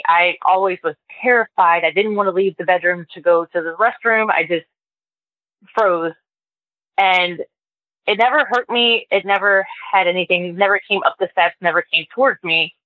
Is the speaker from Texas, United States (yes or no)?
no; Baltimore, Maryland, United States; So I grew up in Baltimore in a row home.